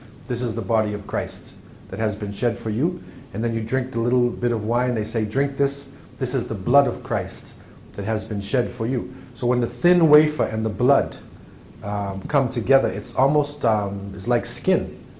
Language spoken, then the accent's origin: English; Boston, Massachusetts, United States; born there; I was born in Boston, Massachusetts, right, northeast corner of the United States.